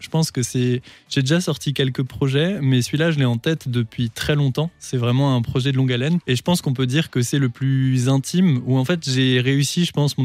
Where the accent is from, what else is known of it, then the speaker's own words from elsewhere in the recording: Strasbourg, Grand Est, France; Je suis originaire de Strasbourg, les rues que je connais si bien, tous les souvenirs et tout.